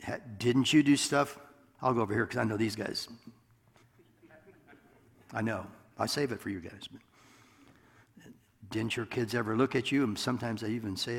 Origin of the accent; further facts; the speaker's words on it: Iowa, United States; And, you know, I'm from Iowa. I went to school in Maryville. We moved to Gower and then St. Joe.